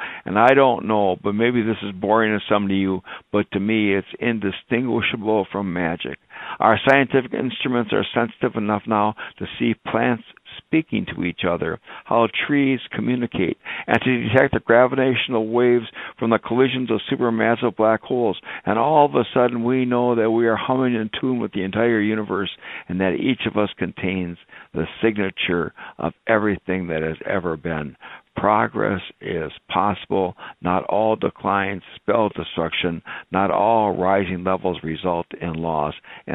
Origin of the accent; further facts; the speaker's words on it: Wisconsin Rapids, Wisconsin, United States; And it reminded me of growing up in Wisconsin Rapids, a small town in central Wisconsin, a magical, mystical place.